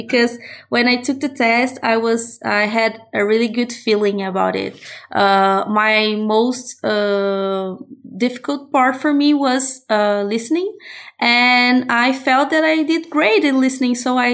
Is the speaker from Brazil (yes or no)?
yes; Brazil; English is a second language; I'm from Brazil. I'm hoping to take IELTS next month.